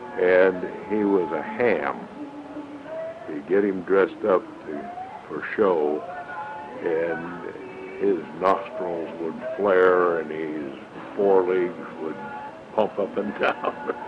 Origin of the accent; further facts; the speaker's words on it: Minnesota, United States; born there; also born or lived in Brookings, South Dakota; he got his first job out in Minnesota. I was born in Minnesota. And he moved a couple of times in Minnesota while I was a youngster, and then he moved to Brookings, South Dakota